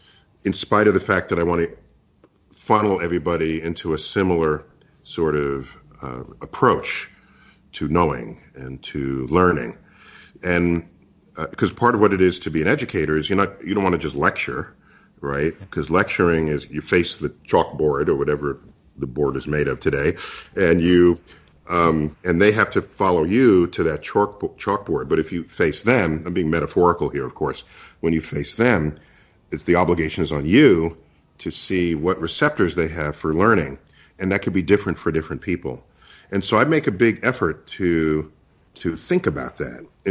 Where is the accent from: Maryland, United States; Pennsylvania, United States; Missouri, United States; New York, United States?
New York, United States; New York City; And by the way, I grew up in New York City, where no one has a relationship with the night sky, particularly back then.